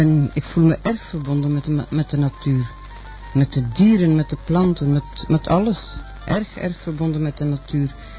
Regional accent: Maldegem, East Flanders, Belgium; dat ik mijn jeugd niet in Maldegem en in Adergem dus geleefd

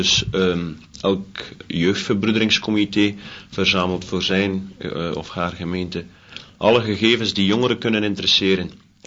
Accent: Flanders, Belgium; Als Vlamingen hebben wij het eigenlijk nog wel vrij goed.

